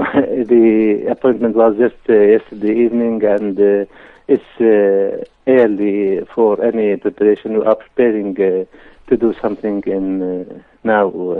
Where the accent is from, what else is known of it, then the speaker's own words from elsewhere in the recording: Homs, Homs Governorate, Syria; English is a second language; moved away as an adult; now in United Kingdom; I am from Homs, and I was a teacher in Homs, and I taught in the United Kingdom as well, in Birmingham, in the early 80s in private schools.